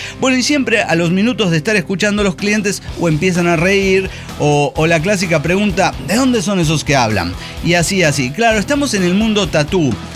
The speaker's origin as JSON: {"language": "Spanish", "town": "Reynosa", "region": "Tamaulipas", "country": "Mexico", "said": "de Reynosa, Tamaulipas, México."}